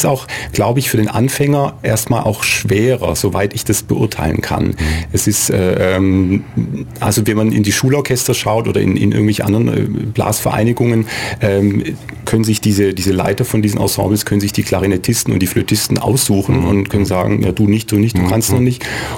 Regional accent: Winnenden, Baden-Württemberg, Germany; Und dann hatte ich einen sehr findigen Musikschulleiter in Winnenden, wo ich herkomme.

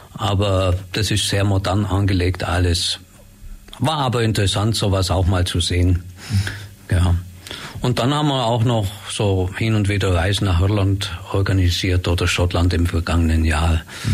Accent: Wettenhausen, Bavaria, Germany; mal in meinem Heimatort in Wettenhausen, im schönen Krammeltal

